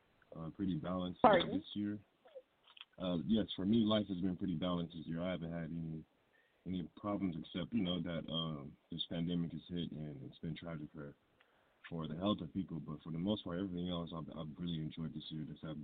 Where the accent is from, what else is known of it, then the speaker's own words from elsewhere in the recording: Victorville, California, United States; Yeah, like you said, I grew up in Victorville, California. It's about 90 miles northeast of Los Angeles.